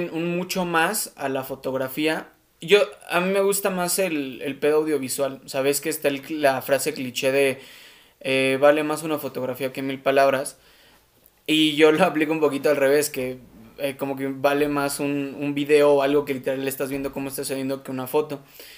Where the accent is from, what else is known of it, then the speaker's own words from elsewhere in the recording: Pachuca, Hidalgo, Mexico; Yo soy de Pachuca, estoy en Pachuca.